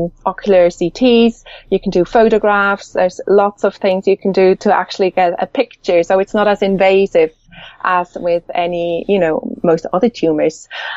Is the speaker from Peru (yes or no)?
no; Switzerland; And I'm actually Swiss. I grew up in Switzerland.